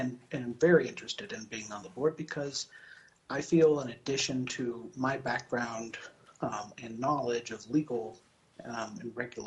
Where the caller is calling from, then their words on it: Nairobi, Kenya; I live in Anchorage. I am calling in from Nairobi, Kenya.